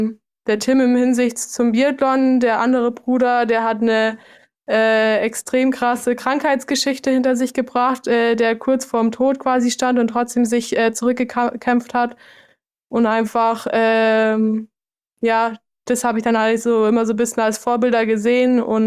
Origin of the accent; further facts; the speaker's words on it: Garmisch-Partenkirchen, Bavaria, Germany; born there; bin auch überhaupt nicht begabt im Bayerisch reden, ich kann es eigentlich gar nicht. Obwohl ich die einzige Bayerin in der Familie bin, ich bin als einzige in Garmisch geboren. Und die anderen sind eigentlich kunterbunt. Also mein Papa kommt aus Niedersachsen.